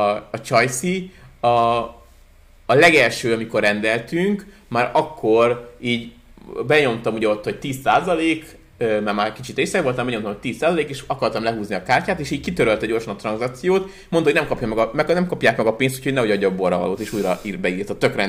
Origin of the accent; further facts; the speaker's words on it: Hungary; Akkor szerintem akkor az az volt, hogy azt hitték, hogy bunkó magyarok vagyunk is.